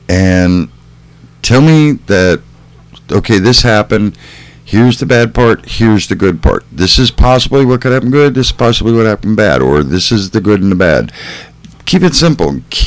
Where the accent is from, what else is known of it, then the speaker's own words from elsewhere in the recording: Chicago, Illinois, United States; born there; because I was born in Chicago.